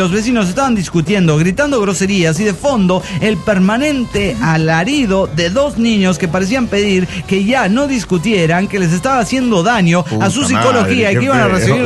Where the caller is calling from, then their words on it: Bucaramanga, Santander, Colombia; de Bucaramanga, Colombia.